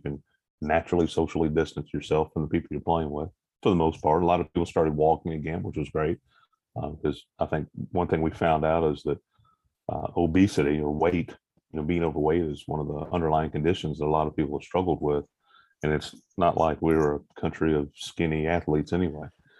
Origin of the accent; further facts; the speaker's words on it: Indiana, United States; You know, I grew up in Indiana, so I'm still waiting